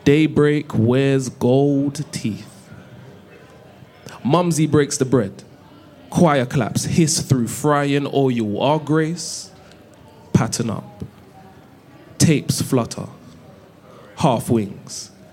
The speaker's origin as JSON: {"language": "English", "country": "Jamaica", "said": "I'm Jamaican, innit?"}